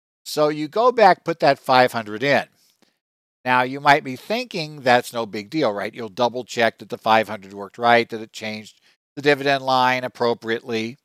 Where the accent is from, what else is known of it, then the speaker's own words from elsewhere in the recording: Arizona, United States; Other states, including my home state of Arizona, work just the opposite.